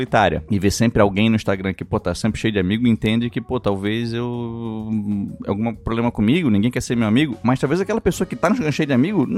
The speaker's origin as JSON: {"language": "Portuguese", "region": "Santa Catarina", "country": "Brazil", "said": "porra, nunca saí do Brasil. Mal e mal saí de Santa Catarina."}